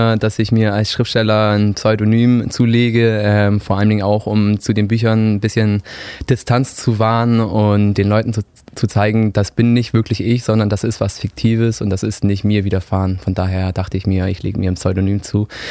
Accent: Bremen area, Germany; Ich bin bei Bremen die Ecke ungefähr groß geworden, habe da probiert, mein Abitur zu machen. Das hat leider nicht funktioniert und dann bin ich nach Hamburg umgezogen

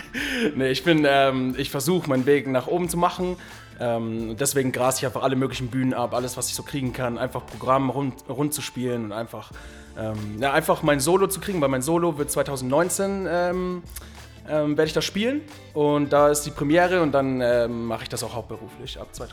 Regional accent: Augsburg, Bavaria, Germany; Ich komme aus Augsburg, also nicht so weit her

